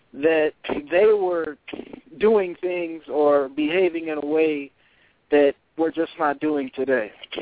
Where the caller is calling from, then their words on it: California, United States; from Cali.